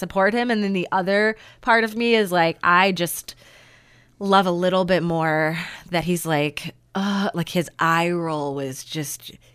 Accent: Chicago, Illinois, United States; And he said, "Oh, I'm from Chicago." I said, "Me too."

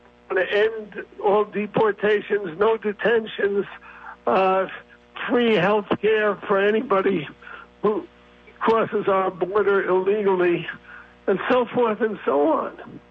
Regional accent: United States; And I'm an American.

